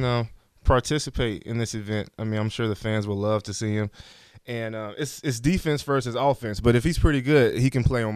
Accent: Alabama, United States; I'm from Alabama.

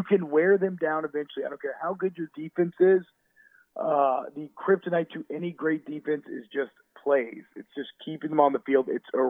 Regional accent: Georgia, United States; Even though I was growing up in Georgia, he made sure that I was brainwashed purple and gold.

